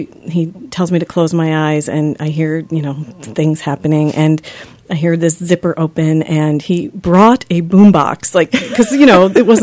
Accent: New York, United States; I'm from New York originally, but, you know, eventually maybe we'll get back there.

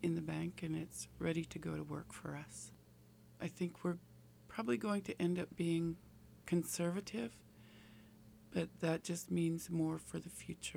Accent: Alaska, United States; I couldn't imagine being in the 20s and 30s below zero, even though I'm from Alaska.

